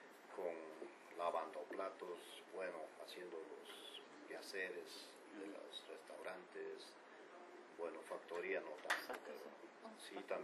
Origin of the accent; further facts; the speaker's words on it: Ecuador; moved away as an adult; also born or lived in Chicago; now in Connecticut, United States; Nosotros somos orígenes ecuatorianos.